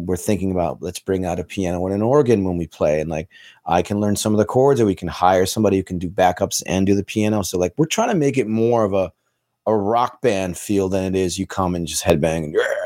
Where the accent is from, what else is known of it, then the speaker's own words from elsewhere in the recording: United States; oh yeah, I'm from the States. Like I'm here and I have a day off with my band.